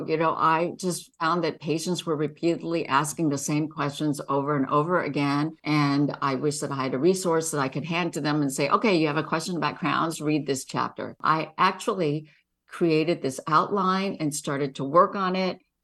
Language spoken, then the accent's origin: English; Hong Kong; My brother, so I mentioned that I grew up in Hong Kong.